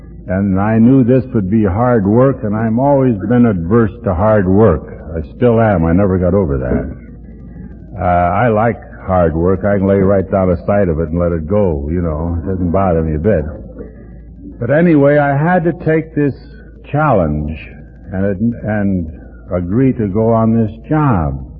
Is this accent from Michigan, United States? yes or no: no; Ohio, United States; I was raised in Midwestern AA. I was raised in Ohio.